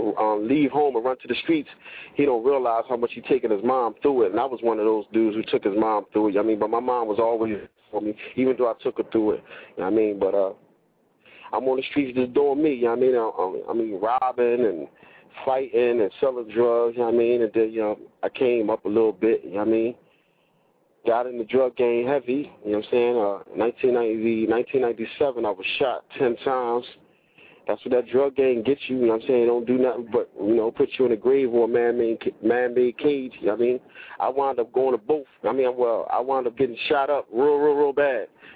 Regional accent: Philadelphia, Pennsylvania, United States; I'm from West Philadelphia, you know, watching the guys, older guys in Mercedes and BMs and chains around their neck.

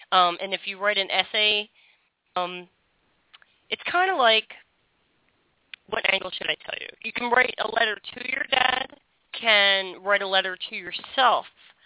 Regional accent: England, United Kingdom; Oh no! Yeah, well, they can't send me. I'm so pale. They could send me back to England.

